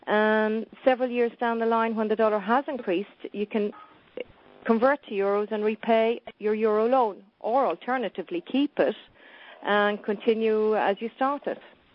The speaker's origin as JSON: {"language": "English", "country": "Ireland", "moved": "as an adult", "lives_now": "France", "said": "which is my forte, obviously, being Irish, living in France, and having worked in this environment for the past 20 years."}